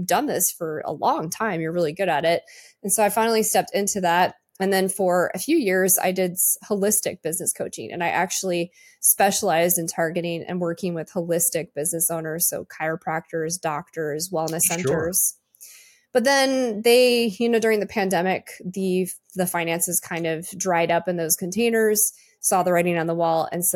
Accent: Chicago, Illinois, United States; now in Raleigh, United States; I'm actually from Chicago, but I call North Carolina home. I've been here for a long time. My nephews live here, and so I moved back here to be near them.

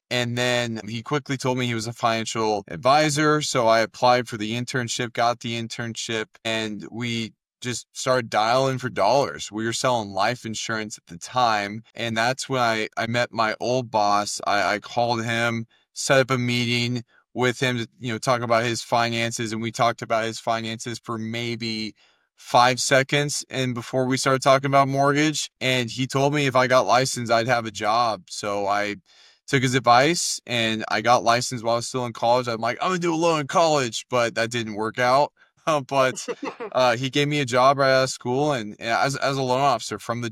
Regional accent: Canby, Oregon, United States; And when I got to college, I came from Canby, Oregon, small town.

